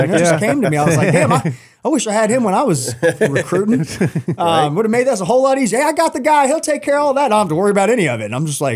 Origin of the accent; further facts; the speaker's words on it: Roswell, Georgia, United States; You know, growing up in Atlanta, I grew up in Roswell, right?